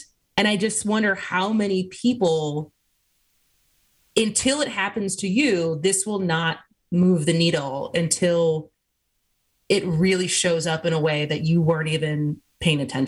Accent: Wisconsin, United States; I was like, oh man, like what's happening in Wisconsin, like my home state.

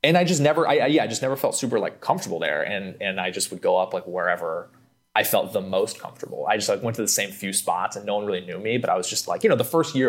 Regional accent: California, United States; Because I grew up in California, so it's like, I'm not used to that.

